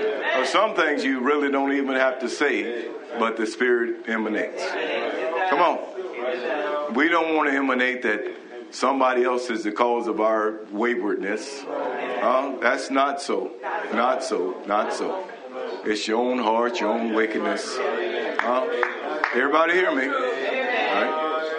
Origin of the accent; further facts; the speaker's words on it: New Zealand; Not because I'm from New Zealand.